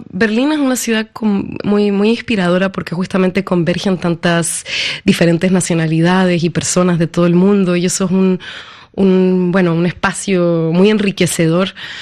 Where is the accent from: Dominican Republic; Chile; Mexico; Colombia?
Chile; born or raised there; also born or lived in Peru